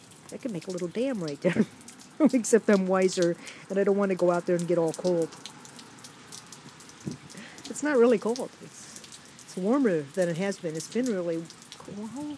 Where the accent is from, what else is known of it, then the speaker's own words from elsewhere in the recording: Davenport, Iowa, United States; I grew up in Davenport, Iowa, where it got to be below zero.